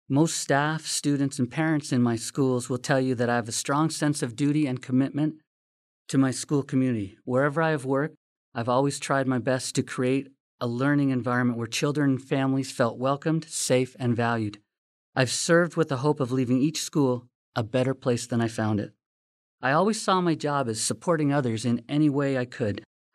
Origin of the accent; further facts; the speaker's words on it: Glenbrook, Ontario, Canada; I was born and raised here in Glenbrook. I'm a father and a husband. I have a wonderful family. I grew up here.